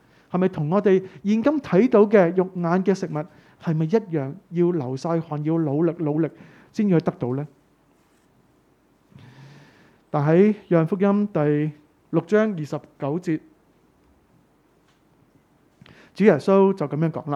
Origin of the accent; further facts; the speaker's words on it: Hong Kong; 帮助我们香港人兴起